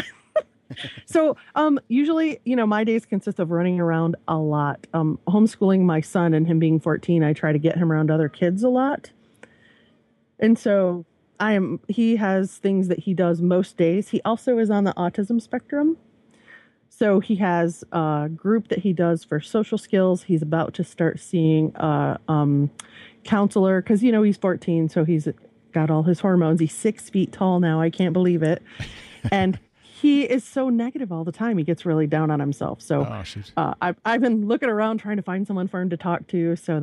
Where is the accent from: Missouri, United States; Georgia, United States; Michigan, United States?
Michigan, United States; I'm from Michigan, so this hot, humid weather about kills me.